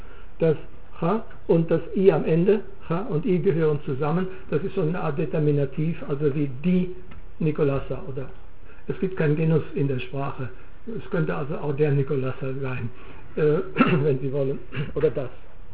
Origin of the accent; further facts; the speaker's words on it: Northern Germany, Germany; Also ich sage etwa als Norddeutscher eine alte Oma